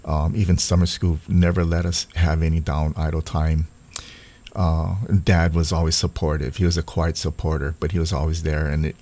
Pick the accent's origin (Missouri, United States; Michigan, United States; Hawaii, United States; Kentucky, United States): Hawaii, United States; Honolulu; Born and raised in Kalihi.